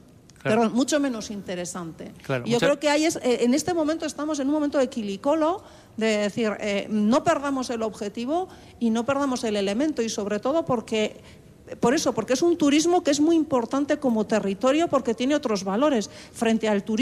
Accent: Bilbao, Basque Country, Spain; Yo es que no soy de Donosti, igual es que como soy de Bilbao me sale la vena, ¿verdad?

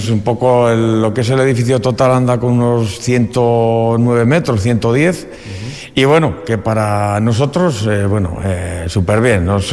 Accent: Andoyu, Basque Country, Spain; also born or lived in Vitoria; yo vengo a ser de Vitoria, me he criado en Andoyu, pero soy de Vitoria, uh-huh. Y prácticamente todos los que hemos venido somos de fuera.

